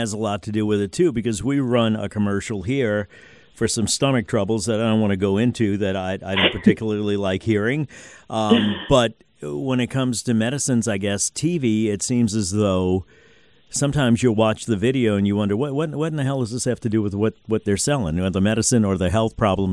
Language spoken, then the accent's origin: English; New Orleans, Louisiana, United States; also born or lived in Las Vegas; I worked in Las Vegas for a while, and I'm from New Orleans originally.